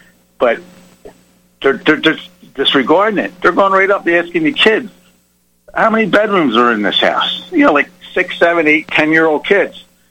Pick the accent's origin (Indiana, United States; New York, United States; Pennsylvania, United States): Pennsylvania, United States; Abington Township; I'm from Abington Township myself. I graduated from Abington High School.